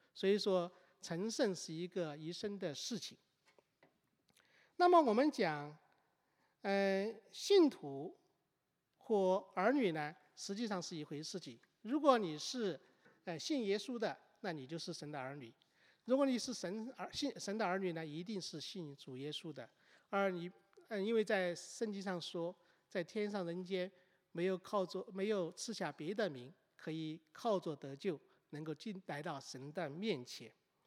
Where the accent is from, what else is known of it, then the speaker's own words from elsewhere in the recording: China; now in United States; 我们从中国来到美国，来到普渡这么有名的大学里面